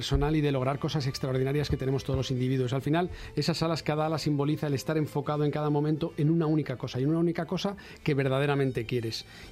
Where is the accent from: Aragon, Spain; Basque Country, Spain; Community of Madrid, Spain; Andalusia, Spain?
Community of Madrid, Spain; Soy madrileño, pero toda mi familia es de Murcia.